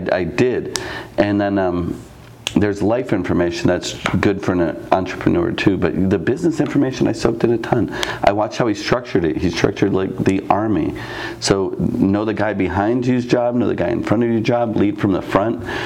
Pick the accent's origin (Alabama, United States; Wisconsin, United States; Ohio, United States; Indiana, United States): Ohio, United States; I grew up in Ohio, yeah.